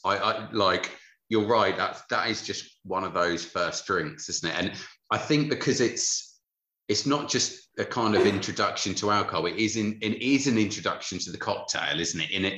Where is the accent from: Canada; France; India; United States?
France; Paris, Île-de-France; So growing up in Paris, like, I always find it interesting, like, the kind of the drink of the younger people